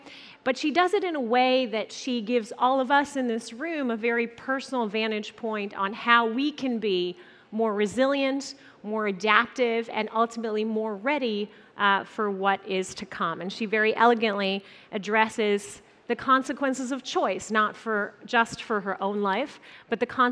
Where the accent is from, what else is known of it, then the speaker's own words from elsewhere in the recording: Germany; English is a second language; now in United States; as someone who was born and raised in Germany, in West Germany, as a mother of an American and with a German father